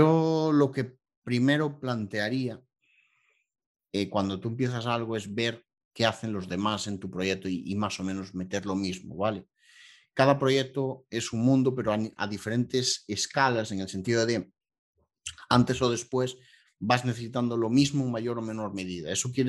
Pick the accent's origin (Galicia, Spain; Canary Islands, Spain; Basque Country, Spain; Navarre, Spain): Galicia, Spain; yo soy el mítico gallego